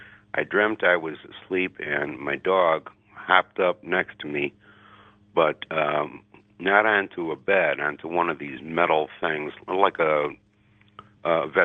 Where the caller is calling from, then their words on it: Wisconsin, United States; Hey George … I'm calling you from Winter County, Wisconsin.